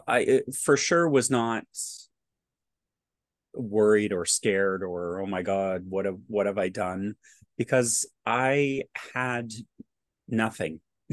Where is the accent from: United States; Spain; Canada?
Canada; And I have dual citizenship, so I did have a British passport. My parents are English, although I was born in Canada.